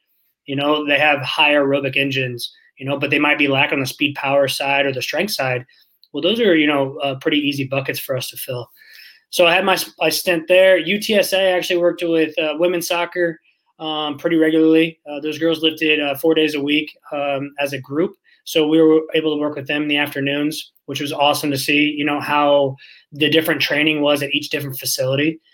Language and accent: English; Illinois, United States; Yeah, so growing up in Central Illinois, played collegiate football actually